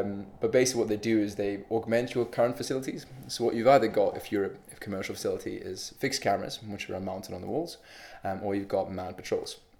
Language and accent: English; Zambia; English is a second language; moved away as an adult; also born or lived in Zimbabwe; now in United Kingdom; I'm originally from Zimbabwe. I grew up in Zambia, and then I came across the UK when I graduated from school to study mechanical engineering.